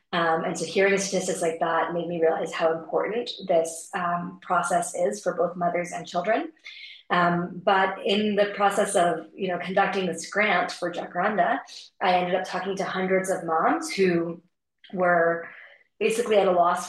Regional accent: Vancouver, British Columbia, Canada; now in Kenya; I'm based in Kenya. I'm originally from Vancouver, Canada. My parents are from Tanzania and India.

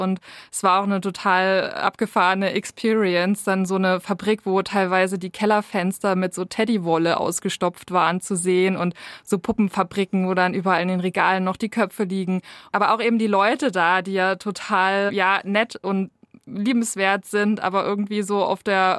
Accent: East Germany, Germany; Also ich komme aus dem Osten und ich lebe im Osten

